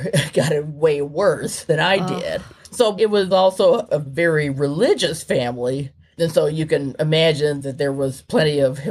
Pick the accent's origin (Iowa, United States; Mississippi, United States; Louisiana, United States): Mississippi, United States; I was born and raised in Mississippi. I was born in 1956.